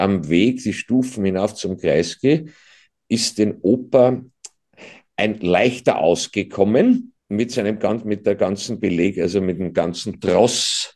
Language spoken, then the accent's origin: German; Döbling, Vienna, Austria; Wenn ich sage, ich komme aus Döbling